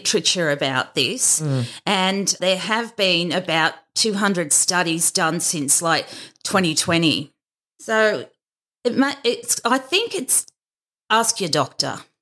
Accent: Lithgow, New South Wales, Australia; Yeah, well, I grew up in Lithgow where nothing grows because it's so cold.

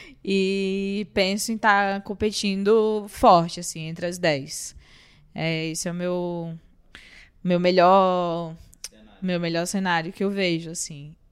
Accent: Northeast Region, Brazil; moved away; Eu vim do Nordeste, né? Assim, eu vim de lá para cá, para o Sudeste, porque lá eu me sentia muito limitada, assim.

